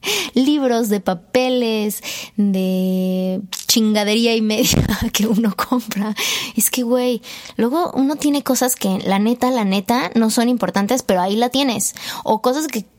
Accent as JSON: {"language": "Spanish", "country": "Mexico", "said": "estoy haciendo, como buen mexicano, todo al último"}